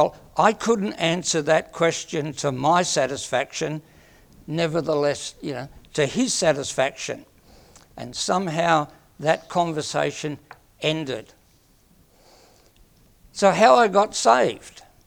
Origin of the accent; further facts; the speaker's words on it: Bankstown, New South Wales, Australia; born there; now in Bendigo, Australia; I was born in August 1947 in Bankstown, New South Wales.